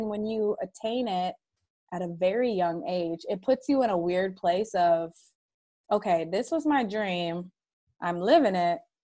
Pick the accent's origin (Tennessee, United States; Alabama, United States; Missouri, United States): Missouri, United States; Kansas City; I was born and raised in Kansas City.